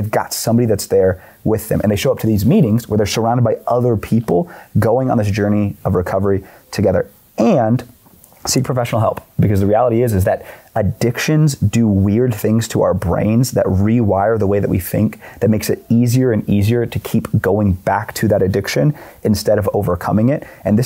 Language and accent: English; Oklahoma, United States; Dude, I'm from Oklahoma. That's what we say.